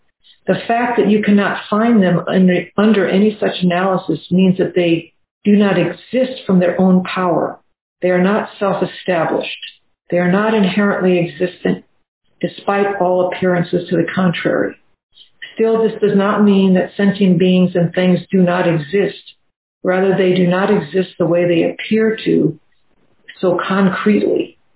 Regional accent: New Orleans, Louisiana, United States; I'm from New Orleans, I can always go home and find the Mississippi.

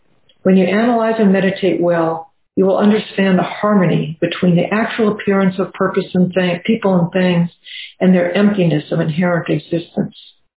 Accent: New Orleans, Louisiana, United States; I'm from New Orleans, I can always go home and find the Mississippi.

